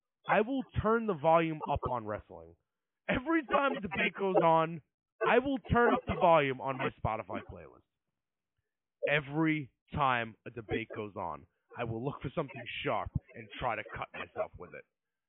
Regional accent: New York, United States; I'm from New York. I don't care about college football. I'm from New York.

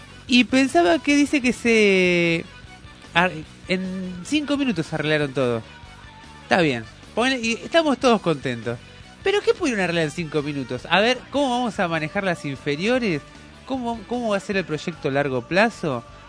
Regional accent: Argentina; Bueno, acá somos argentinos, ¿no?

